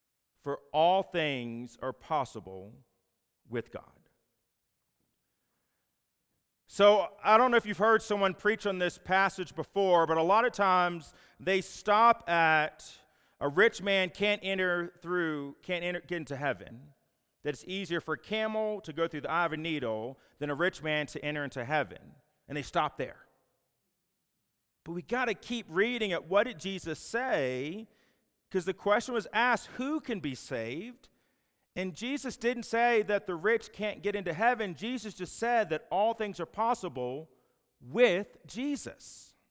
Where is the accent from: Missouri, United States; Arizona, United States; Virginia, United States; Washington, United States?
Virginia, United States; also born or lived in Texas; now in Farmington, United States; I'm from Virginia, been in Texas the last 14 years, and now live in Farmington, New Mexico.